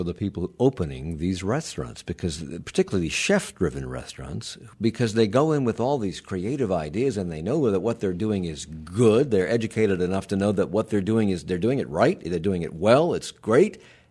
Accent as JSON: {"language": "English", "town": "Savannah", "region": "Georgia", "country": "United States", "said": "I'm from Savannah, where food is an art."}